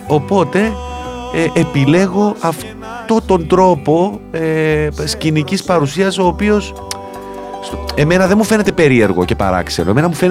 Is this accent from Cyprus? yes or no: yes; Cyprus; Στο χωριό μου στην Κύπρο κάθε φορά που πάω πάλι είμαι εκεί.